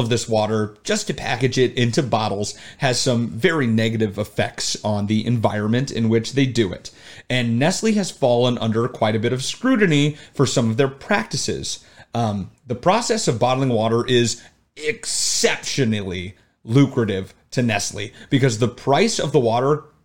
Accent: Arizona, United States; now in Chicago, United States; So me growing up in Arizona, that was one of the most popular bottled water brands in Arizona.

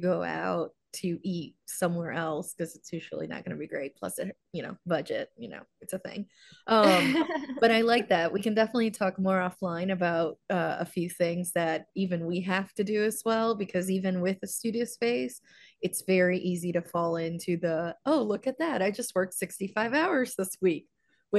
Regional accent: San Juan, Puerto Rico; also born or lived in Ponce; I'm from San Juan and Ponce.

